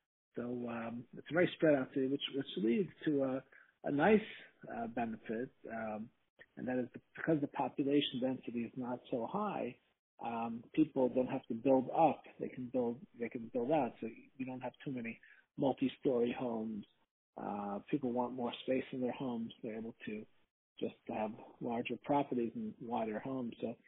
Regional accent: Toronto, Ontario, Canada; now in United States; It's funny because I'm originally from Canada. I'm originally from Toronto.

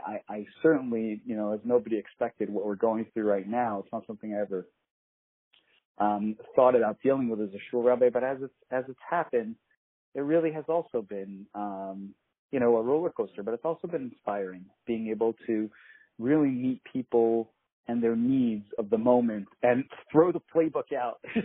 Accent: Brooklyn, New York, United States; Again, I grew up in Brooklyn, so every shul was out of town for me. Out of town meant it was not in New York.

